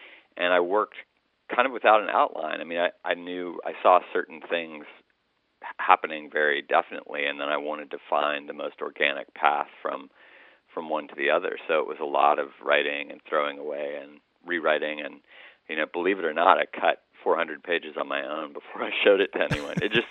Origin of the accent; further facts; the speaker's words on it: New York City, New York, United States; And I guess my apprehension as a New Yorker is that somehow, you know, we are all connected.